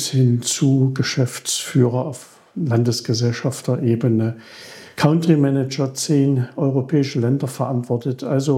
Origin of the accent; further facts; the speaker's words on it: Leipzig, Saxony, Germany; Ich komme aus Leipzig, lebe in Leipzig